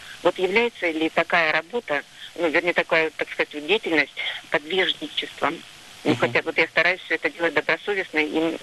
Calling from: Saint Petersburg, Russia; Я звоню из Санкт-Петербурга

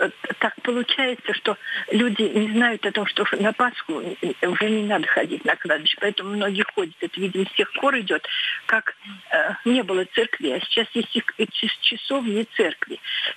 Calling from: Ryazan, Ryazan Oblast, Russia; Я дозвонилась из Рязани.

